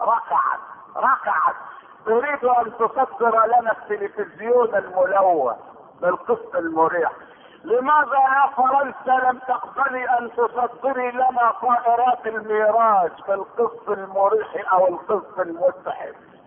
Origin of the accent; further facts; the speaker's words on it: Egypt; اسمعوا ما تردده صحف الغرب، وما تردده الصحف عندنا في مصر.